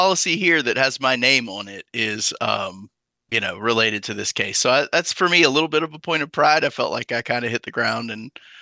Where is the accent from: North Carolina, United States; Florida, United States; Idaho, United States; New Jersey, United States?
Florida, United States; now in Alabama, United States; I'm originally from Florida, but I live in Alabama